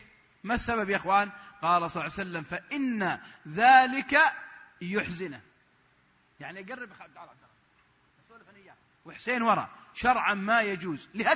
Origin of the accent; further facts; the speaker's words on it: Saudi Arabia; أنا مرة كنت محاضرة زي كذا عندنا في السعودية